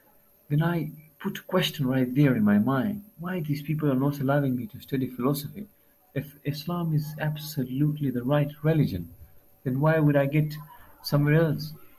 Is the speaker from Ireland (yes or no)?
no; Afghanistan; now in Pakistan; I am basically from Afghanistan, but for the past 8 or 9 years, I have been living here in Pakistan as a migrator. And I am belonging from a very strict religious family. My father is an Islamic scholar.